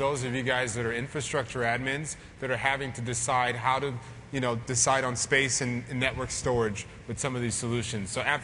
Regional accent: New York, United States; So I'm from the New York area.

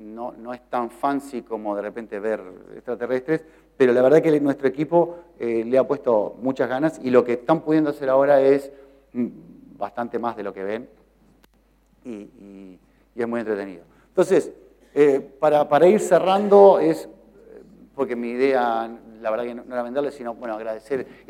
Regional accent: Uruguay; Y ya notó mi acento, porque yo soy el uruguayo.

